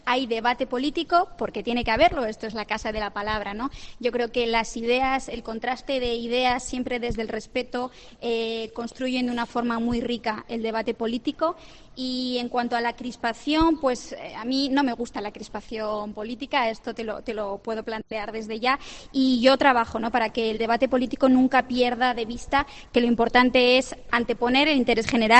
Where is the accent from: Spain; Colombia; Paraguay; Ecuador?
Spain; La Rioja; con el orgullo que sentimos en el Día de La Rioja de celebrar que somos riojanos con orgullo